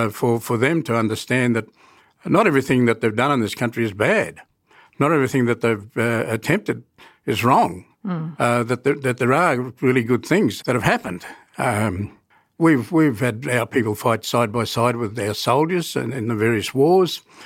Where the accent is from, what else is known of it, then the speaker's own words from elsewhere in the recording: Katherine, Northern Territory, Australia; I grew up in Katherine